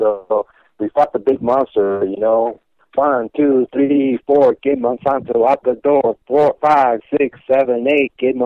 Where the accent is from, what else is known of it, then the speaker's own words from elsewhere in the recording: Mexico; English is a second language; now in United States; I come from Mexico where we're already being surveillance